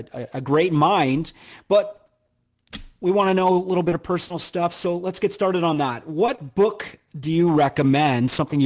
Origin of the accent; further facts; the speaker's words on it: Canada; they automatically call it out that I'm Canadian.